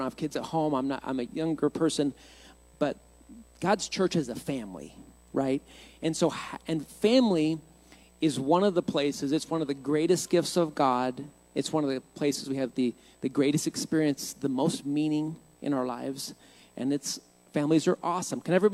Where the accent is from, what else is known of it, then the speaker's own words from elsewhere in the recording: Twin Falls, Idaho, United States; also born or lived in Nashville; we grew up here in Twin, but I always wanted to be in music, and so I moved to Nashville. I went to college in Nashville, Tennessee. At 18 years old